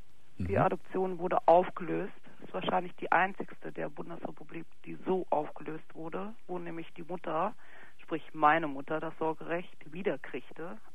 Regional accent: Germany; born there; Ich bin in Deutschland geboren.

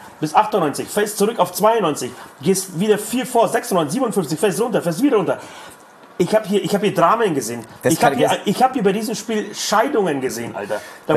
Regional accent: Poland; Erstens komme ich aus Polen

